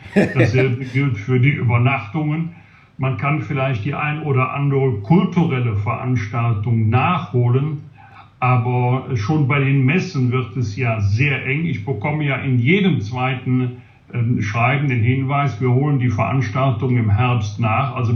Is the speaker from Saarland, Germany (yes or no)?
no; Bergisch Gladbach, North Rhine-Westphalia, Germany; über Jahrzehnte nicht nur in meiner Heimatstadt Bergisch Gladbach war, sondern auch in unmittelbarer Nachbarschaft zu meinem Elternhaus.